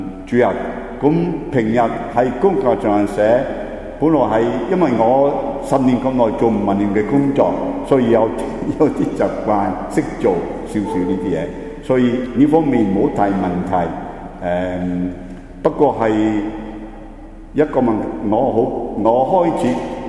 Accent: northern Italy, Italy; 我哋鄉下係一條村，喺意大利北部好近瑞士，喺湖邊嘅一條村。

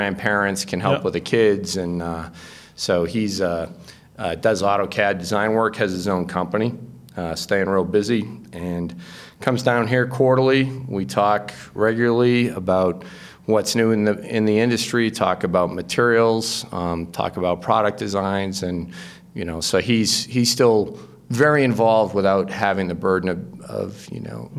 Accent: Franconia, New Hampshire, United States; So I grew up skiing up in Franconia, New Hampshire.

